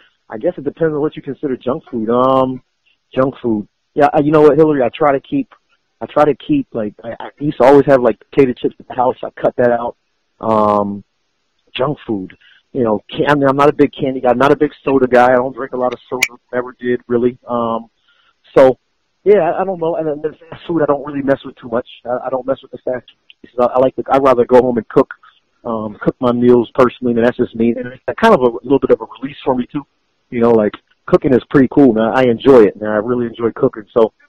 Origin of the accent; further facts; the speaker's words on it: New Jersey, United States; also born or lived in Philadelphia; Then we moved to South Jersey from Philadelphia and couldn't find football there